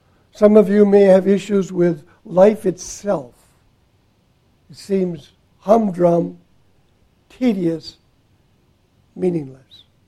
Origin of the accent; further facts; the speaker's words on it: Milwaukee, Wisconsin, United States; I grew up in Milwaukee, came to this chapel, found the Lord Jesus as my Savior at a Bible camp.